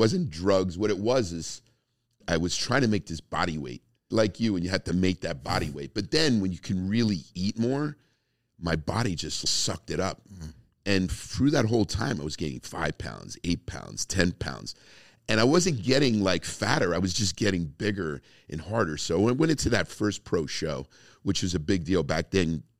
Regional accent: New Jersey, United States; first of all, I'm from New Jersey. It was a New York crowd.

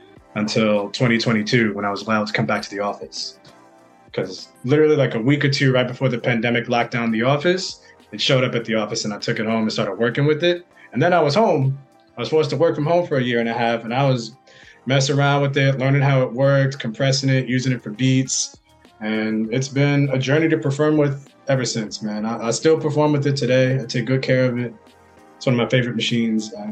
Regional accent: Staten Island, New York, United States; I'm from Staten Island. So I took the boat to Bowling Green, the bottom of Manhattan.

